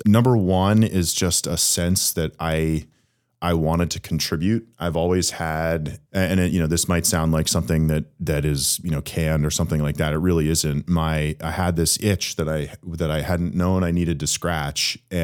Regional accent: Massachusetts, United States; So I grew up in Massachusetts, and so did my wife.

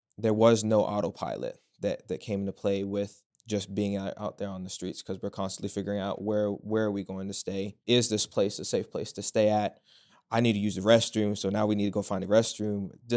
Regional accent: Culpeper, Virginia, United States; I'm from Culpeper, Virginia.

